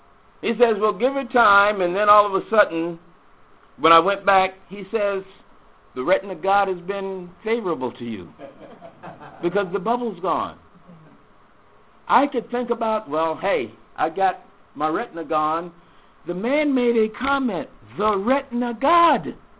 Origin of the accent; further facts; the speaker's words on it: the South, United States; I think back to just growing up in the South.